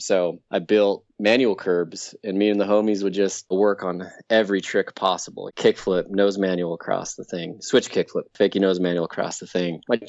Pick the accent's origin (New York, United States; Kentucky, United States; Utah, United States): Utah, United States; Salt Lake City; Yeah, I grew up mean streets of Salt Lake. Skiing wasn't even really on my radar.